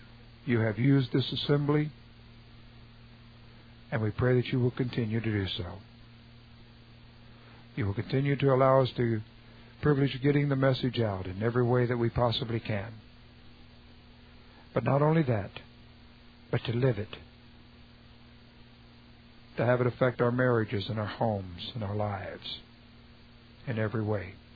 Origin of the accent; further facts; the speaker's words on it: Texas, United States; Of course I got boots and cowboy hats. I'm a Texan.